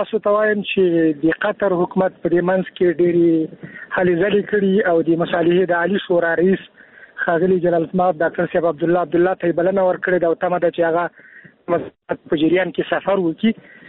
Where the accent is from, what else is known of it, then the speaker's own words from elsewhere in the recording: Afghanistan; نو دا د شکر ځای دی او د یو افغان په توګه زه ډېر خوشاله یم